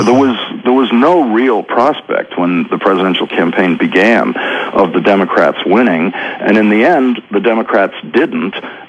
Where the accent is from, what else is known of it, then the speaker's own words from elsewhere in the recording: Boston, Massachusetts, United States; I'm from Boston. I remember his very first campaign for Congress.